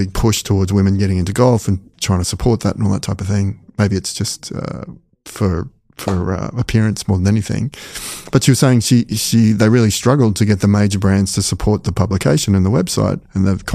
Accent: Australia; As an Australian

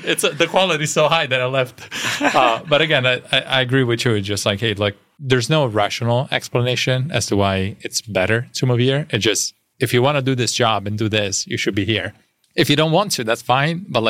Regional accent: Rome, Lazio, Italy; now in United States; As a fellow European escapist, I grew up in Rome.

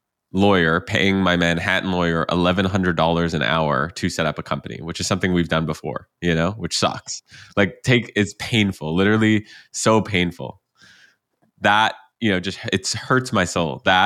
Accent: Canada; now in United States; I'm originally from Canada.

